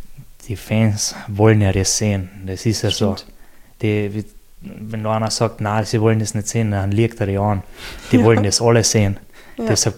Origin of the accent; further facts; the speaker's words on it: Austria; ich weiß mal nicht einmal, ob es das bei uns in Österreich gibt